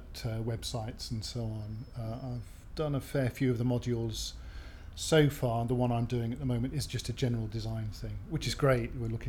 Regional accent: South East England, United Kingdom; I was brought up on the Isle of Wight

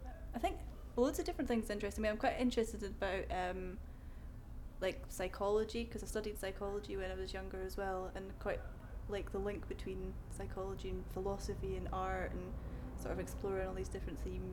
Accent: Edinburgh, Scotland, United Kingdom; I'm 24, and I'm from Edinburgh, and up in Bonnie, Scotland.

